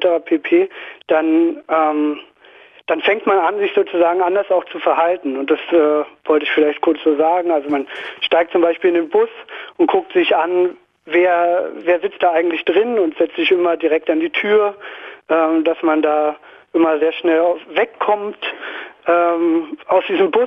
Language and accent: German; Zossen, Brandenburg, Germany; ich bin in Zossen aufgewachsen und wollte so ein bisschen über meine Erfahrungen reden.